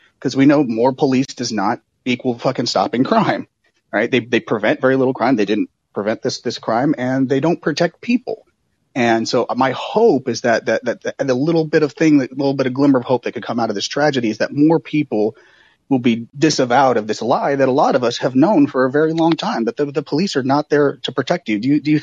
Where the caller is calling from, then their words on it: Oakland, California, United States; We're here from Oakland, California.